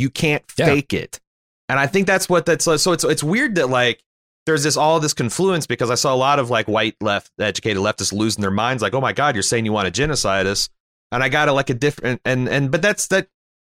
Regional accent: Canada

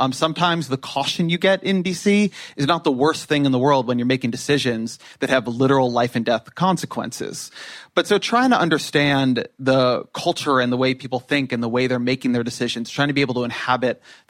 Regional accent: Irvine, California, United States; now in Washington, United States; I'm from California. I'm from Irvine, California. I've been in D.C. for 15 years.

